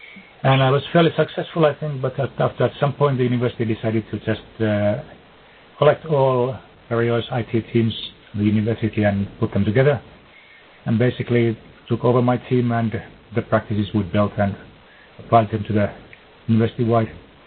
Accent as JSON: {"language": "English", "country": "Finland", "second_language": "English", "said": "from Finland, and I've been too busy to even prepare a statement"}